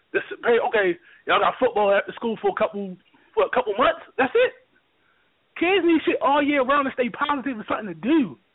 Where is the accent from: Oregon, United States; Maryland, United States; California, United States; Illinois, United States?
Maryland, United States; Baltimore; I'm from East Baltimore, man. Bel Air Urban.